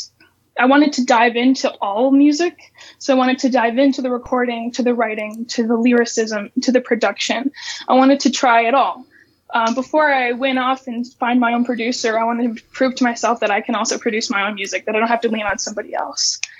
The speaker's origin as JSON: {"language": "English", "town": "Ogden Dunes", "region": "Indiana", "country": "United States", "tie": "born or raised there", "said": "So I grew up in Northwest Indiana. I grew up in Ogden Dunes, which is a little tiny town next to the Indiana Dunes."}